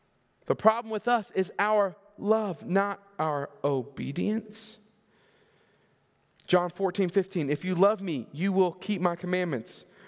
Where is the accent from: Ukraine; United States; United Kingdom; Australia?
United States; Florida; I grew up in Florida, and one of my favorite places to go in Florida, and I go every time I go back home to visit family